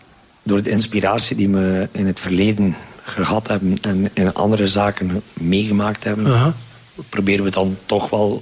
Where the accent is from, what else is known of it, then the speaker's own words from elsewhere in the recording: Oudenaarde, Flanders, Belgium; born there; Dit jaar mag ik terug een heel groot podium doen in onze geboortestad Oudenaarde.